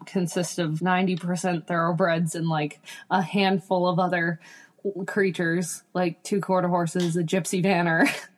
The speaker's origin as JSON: {"language": "English", "town": "Berryville", "region": "Virginia", "country": "United States", "said": "I am from Berryville, Virginia, and I'm a horse trainer and a farm manager of a farm here in Berryville, Virginia."}